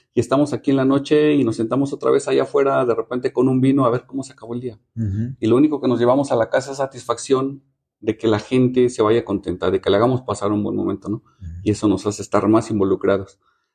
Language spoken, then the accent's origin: Spanish; Mexico City, Mexico; Nosotros los dos justamente somos del DF. Y nosotros vivir aquí es una vida más relajada, es una vida del campo, o sea, es totalmente diferente.